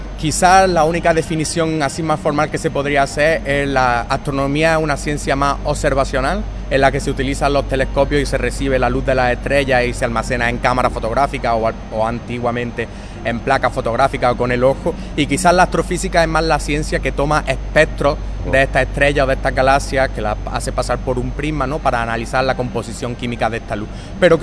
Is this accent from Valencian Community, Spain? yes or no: no; Andalusia, Spain; Y que creo que todos los que somos andaluces nos sentimos orgullosos de ser andaluces por encima de otra cosa, ¿no?